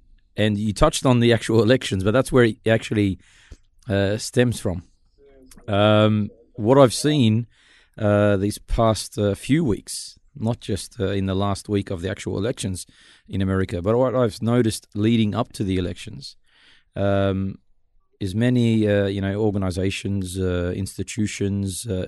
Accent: Wollongong, New South Wales, Australia; I was born and raised in Wollongong

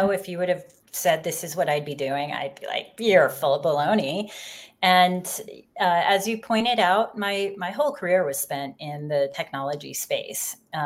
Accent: Colorado Springs, Colorado, United States; now in Denver, United States; I grew up in Colorado Springs. I live in Denver.

